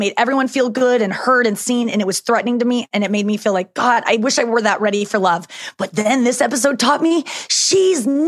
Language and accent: English; St. Louis, Missouri, United States; I'm from St. Louis